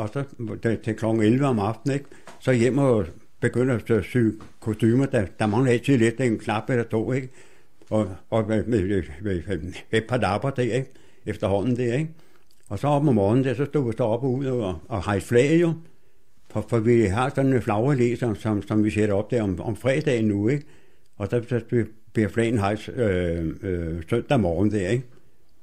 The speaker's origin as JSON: {"language": "Danish", "town": "Veksø", "region": "Capital Region of Denmark", "country": "Denmark", "tie": "born or raised there", "said": "Jeg var barnefødt i Veksø, ikke?"}